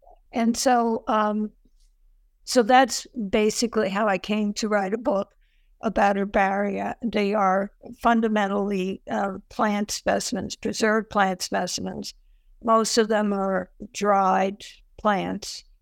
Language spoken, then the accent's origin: English; Ireland; I have trouble with H's because I'm Irish